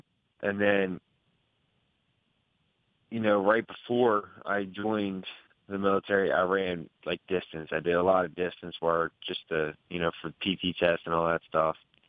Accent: Havre de Grace, Maryland, United States; born there; I was born in Havre de Grace, and I went to Aberdeen and Edgewood High School.

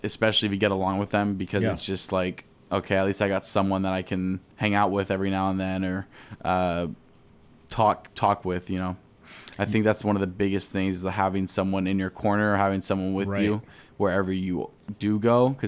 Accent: California, United States; I was apart because I'm from California.

